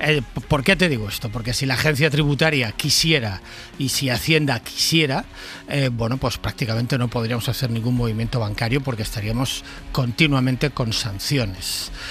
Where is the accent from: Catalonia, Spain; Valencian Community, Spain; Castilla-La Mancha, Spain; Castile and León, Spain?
Valencian Community, Spain; Valencia; Estoy en Radio Valencia, vale. En mi ciudad natal, en Valencia.